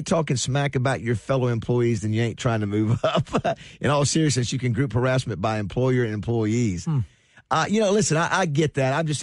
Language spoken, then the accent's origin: English; Panama City, Florida, United States; when I grew up in Panama City, you were trying to get scholarships to Alabama, Florida State.